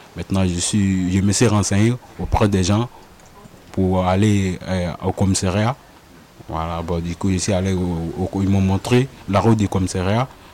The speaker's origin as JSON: {"language": "French", "country": "Côte d’Ivoire", "also_born_or_lived": "Italy / Libya", "moved": "yes", "lives_now": "Toulouse, France", "said": "Je viens de la Côte d'Ivoire. Du coup, ça fait un mois, deux semaines que je suis à Toulouse ici."}